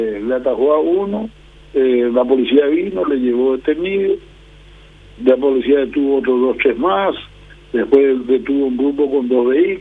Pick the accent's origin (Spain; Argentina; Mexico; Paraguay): Paraguay; seguir siendo paraguayos normales, que quieren vivir su día a día de una manera tranquila